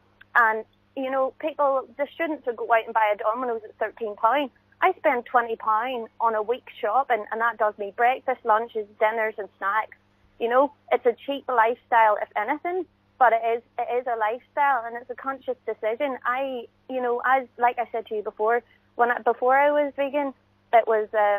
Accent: Ballymena, Northern Ireland, United Kingdom; now in Belfast, United Kingdom; Oh, no, I'm a Ballymena girl. You know, the typical non-vegan town. But I tell you, I'm from Ballymena and I've moved up to Belfast.

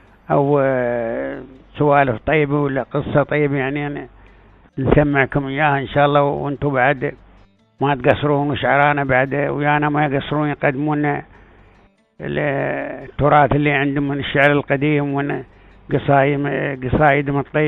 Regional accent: United Arab Emirates; ونحن ما شاء الله هنا عندنا في الإمارات وايد شعرات

